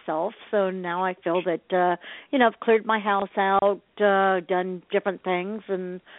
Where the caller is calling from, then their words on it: Ohio, United States; I'm calling from Ohio.